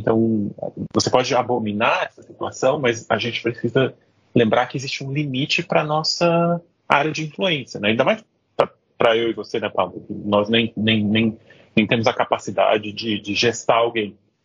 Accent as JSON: {"language": "Portuguese", "country": "Brazil", "tie": "born or raised there", "said": "Eu cresci num Brasil onde as pessoas discutiam Estado laico, ateísmo e o termo agnóstico como se meio que fossem tudo a mesma coisa"}